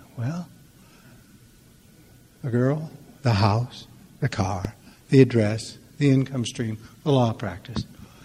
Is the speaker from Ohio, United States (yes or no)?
no; Billings, Montana, United States; I was brought up in the Church of the Air in Billings, Montana